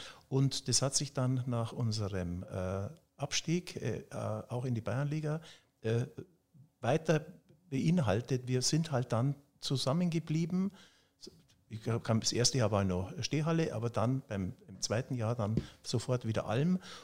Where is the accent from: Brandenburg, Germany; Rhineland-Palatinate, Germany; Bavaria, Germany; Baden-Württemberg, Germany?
Bavaria, Germany; now in Munich, Germany; weil ich bin im Chiemgau aufgewachsen.